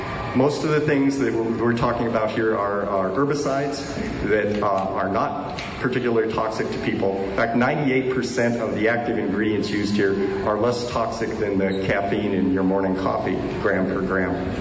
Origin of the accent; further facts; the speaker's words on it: California, United States; particularly thankful that you would let me speak as a Californian here.